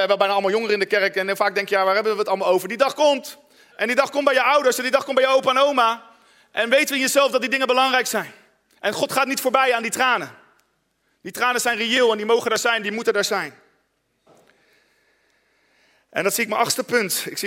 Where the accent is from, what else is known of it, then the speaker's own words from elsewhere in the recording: Netherlands; Ik heb geleerd, en ik ben een Nederlander, maar ik heb geleerd gewoon het te laten gaan.